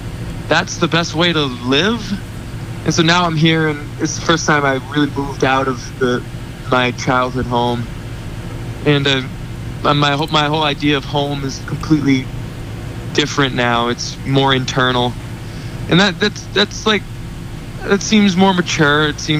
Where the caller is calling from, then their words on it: Woodland Hills, California, United States; also born or lived in Boston; I'm in Woodland Hills out in California.